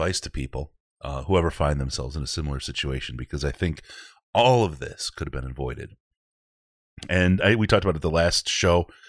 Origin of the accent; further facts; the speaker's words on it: Detroit, Michigan, United States; I grew up in Detroit, so maybe that's where it's at, right?